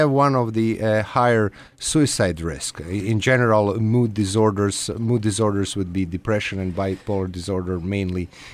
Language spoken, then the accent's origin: English; Croatia; English is a second language; moved away as an adult; now in United States; I was born and raised in Croatia. I started to work as a psychiatrist there